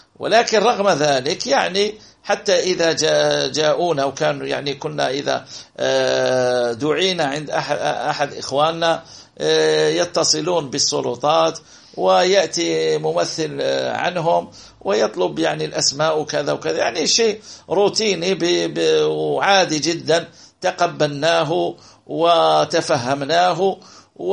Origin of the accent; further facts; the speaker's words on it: Algeria; حتى عندنا في الجزائر غير موجود،